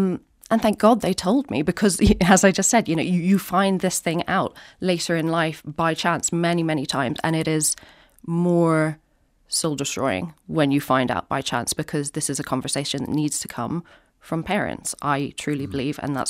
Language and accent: English; Ireland; And at the time, growing up in Ireland, I had never heard the phrase donor conception before